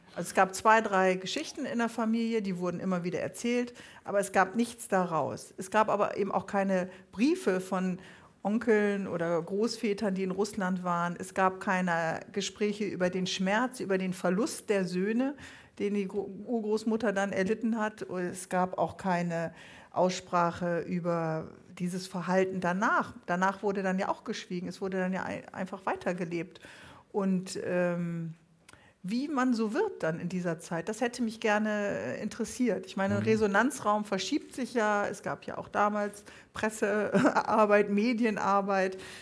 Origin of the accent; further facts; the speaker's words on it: Bremen, Germany; Das konnten wir als Bremer natürlich nicht.